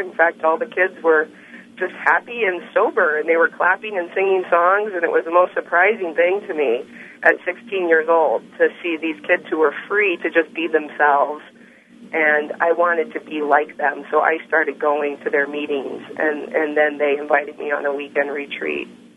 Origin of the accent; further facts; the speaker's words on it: Dayton, Ohio, United States; I grew up in Dayton, Ohio, the great Dayton, Ohio, where I met you, Steve.